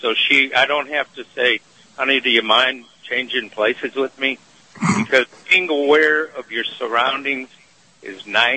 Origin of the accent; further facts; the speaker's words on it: Detroit, Michigan, United States; growing up in Detroit, for anyone that's listening, keep your head up